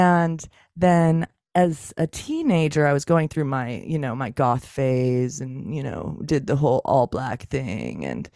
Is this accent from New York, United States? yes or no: no; Oregon, United States; So I hail from Oregon, and there's a retreat center called Brighton Bush Hot Springs here